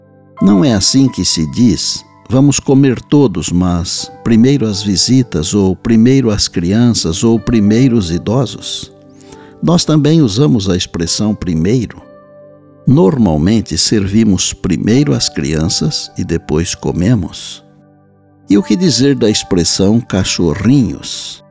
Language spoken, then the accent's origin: Portuguese; São Paulo, Brazil; born there; Na fazenda onde eu nasci, no interior de São Paulo, havia um ditado que era muito usado.